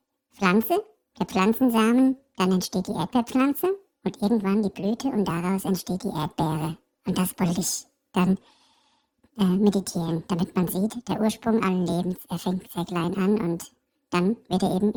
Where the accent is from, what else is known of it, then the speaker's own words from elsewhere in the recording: Frankfurt, Hesse, Germany; Ja, ich komme aus dem Nordend in Frankfurt.